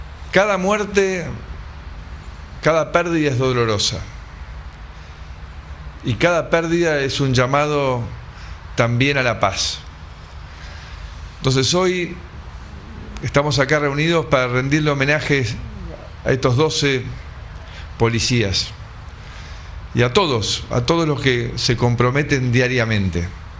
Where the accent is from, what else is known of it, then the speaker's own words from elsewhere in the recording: Argentina; como argentino